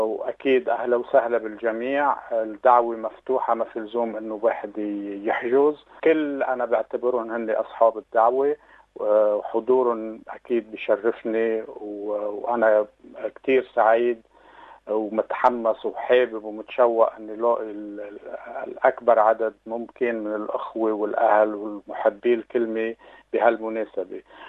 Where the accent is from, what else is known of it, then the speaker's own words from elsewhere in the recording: Lebanon; كلبنانية وكعرب